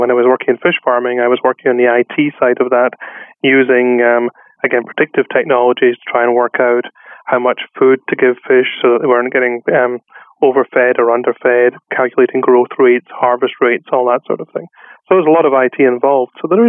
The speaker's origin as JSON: {"language": "English", "region": "Scotland", "country": "United Kingdom", "lives_now": "Redmond, United States", "said": "Yes, I am originally, yeah. Yeah. In fact, I'm still from Scotland."}